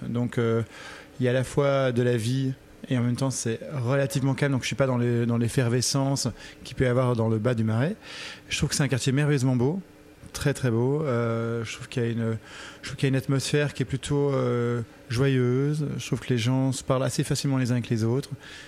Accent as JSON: {"language": "French", "country": "Belgium", "lives_now": "Paris, France", "said": "Oui, je suis un Parisien. Enfin, un Belge à Paris."}